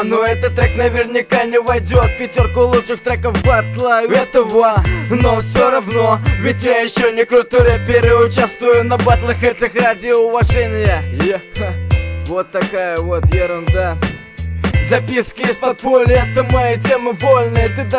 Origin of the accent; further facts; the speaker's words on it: Bryansk, Bryansk Oblast, Russia; Я на меня парень, я родом из Брянска.